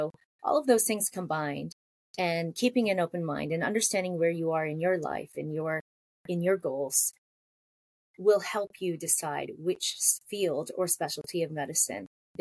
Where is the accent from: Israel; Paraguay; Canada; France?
Canada; now in United States; I grew up in Canada, and in Canada, pediatrics is a specialty.